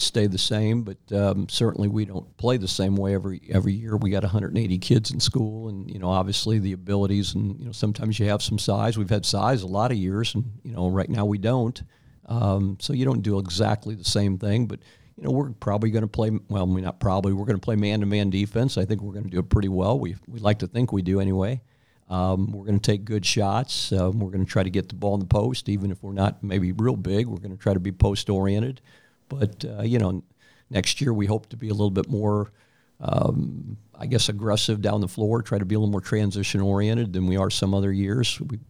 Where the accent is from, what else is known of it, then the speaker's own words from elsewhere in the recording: Belleville, Illinois, United States; I grew up in Belleville